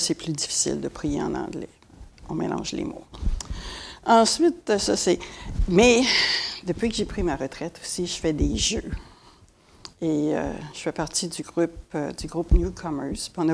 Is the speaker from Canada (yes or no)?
yes; Montreal, Quebec, Canada; first language fr; Et moi, je viens de Montréal, en ville. J'ai grandi en français.